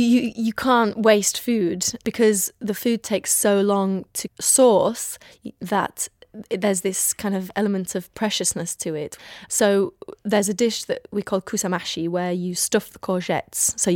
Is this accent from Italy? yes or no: no; Iraq; very similar to what I grew up with in Iraq.